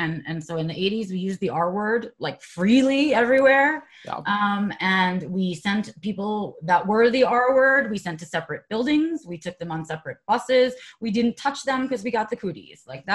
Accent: New York City, New York, United States; I was lucky to be born and raised in New York City, and so I was in a metro area with a large population and a lot of clinicians.

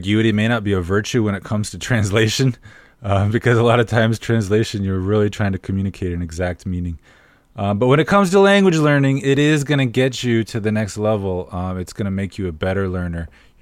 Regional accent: United States; now in Shanghai, China; We Americans call it Aldi's. Okay, but yeah, we do have it in Shanghai.

